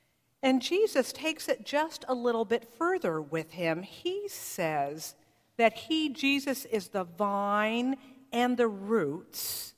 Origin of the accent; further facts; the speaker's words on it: California, United States; When I grew up in California, I had a favorite uncle, Uncle Jerry.